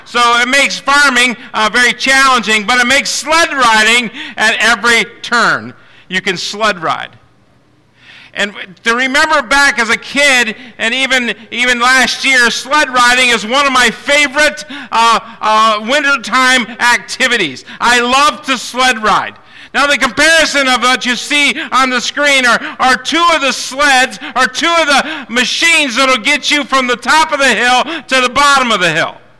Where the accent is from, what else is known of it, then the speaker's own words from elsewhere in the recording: Pennsylvania, United States; when you're born and raised in Tioga County, Pennsylvania, and you're born and raised on a farm